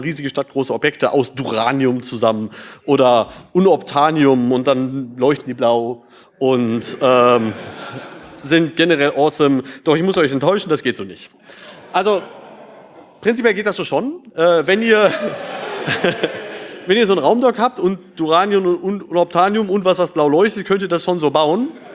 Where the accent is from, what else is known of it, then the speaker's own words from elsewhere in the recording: Finland; now in Germany; Ich komme aus Finnland